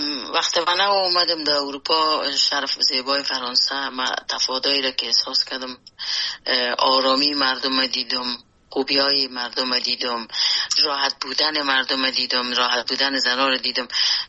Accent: Afghanistan; moved away as an adult; خود اجتماعی افغانستان که در اوجه بزرگ شدیم، در اوجه کار کردیم

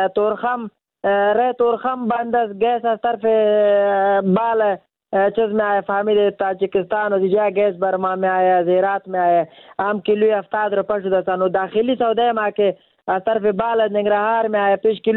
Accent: Afghanistan; چیست که تولید وطن خودم از افغانه خودم هم ظالم است

